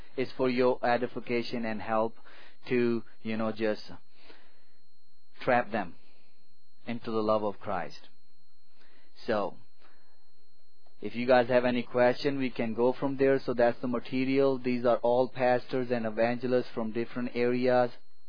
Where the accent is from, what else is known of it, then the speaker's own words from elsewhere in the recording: Pakistan; English is a second language; now in United States; I took oath and denounced my loyalty to Pakistan and announced my you know, loyalty and my devotion to U.S. Constitution